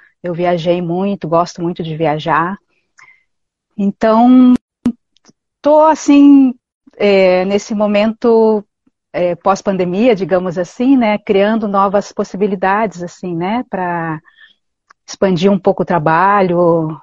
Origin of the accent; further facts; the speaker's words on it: Porto Alegre, Rio Grande do Sul, Brazil; eu sou de Porto Alegre, eu sou bailarina e professora e diretora